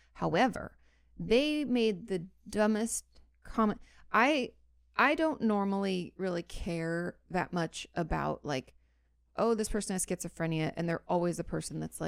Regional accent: Washington, United States; I mean, I grew up in the Mecca, like in Washington State.

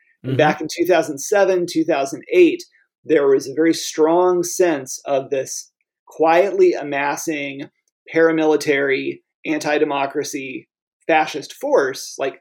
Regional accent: the South, United States; And a lot of it was being a Southerner, really settling in here in the lower Midwest

